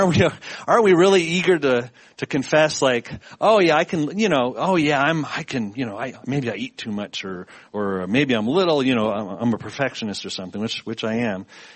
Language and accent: English; Canada; now in Texas, United States; I'm not from Texas. I'm from Canada, which is worse, right? It's like, oh, those weird Canadians.